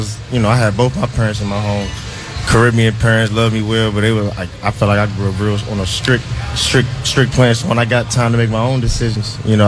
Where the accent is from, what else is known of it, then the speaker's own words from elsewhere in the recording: New York, United States; born there; I was born in New York, so I grew up a Giants fan.